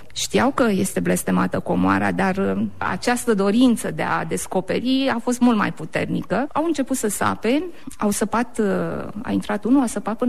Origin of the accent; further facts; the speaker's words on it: Dâmbovița, Romania; A vulcănenilor nu contează că suntem de la Vulcana Băi sau de la Vulcana Pandele.